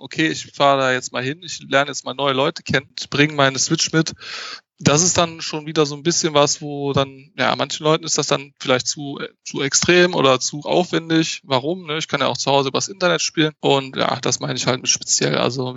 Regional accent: Mönchengladbach, North Rhine-Westphalia, Germany; Diese feste Location wird auf jeden Fall in Mönchengladbach sein. Das ist meine Heimatstadt. Das ist da, wo ich halt herkomme, wo in der Umgebung, wo halt auch die meisten unserer Mitglieder, sage ich jetzt mal, herkommen. Das ist ja in Nordrhein-Westfalen, in der Nähe von Düsseldorf, wer es nicht weiß.

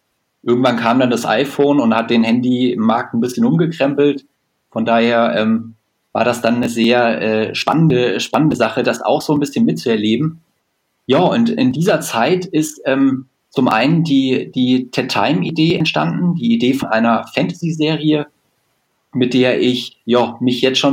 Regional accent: Fulda, Hesse, Germany; Ich komme hier aus Fulda. Wer Fulda noch nicht gehört hat, das ist so wirklich in der Mitte von Deutschland.

